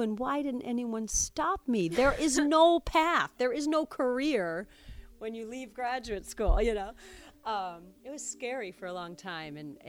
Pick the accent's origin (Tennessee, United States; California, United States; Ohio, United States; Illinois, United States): Ohio, United States; Sandusky; I was born in Sandusky, Ohio. I stayed there until I was in sixth grade and then moved to a little town next to it.